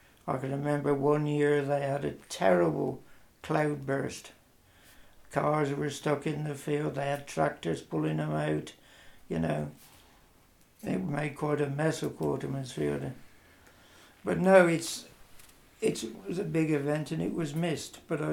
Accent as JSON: {"language": "English", "town": "Great Witley", "region": "West Midlands", "country": "United Kingdom", "tie": "born or raised there", "said": "I was born in Great Whitley in 1946. I was born at 8 Stairport Road."}